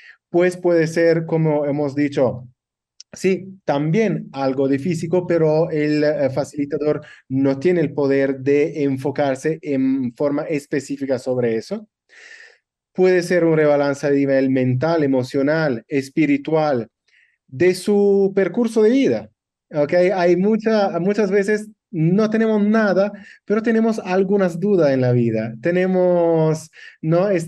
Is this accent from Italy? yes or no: yes; Italy; Spanish is a second language; Muy mal por mí, que soy italiano, pero hablando así, es italiano un poco español.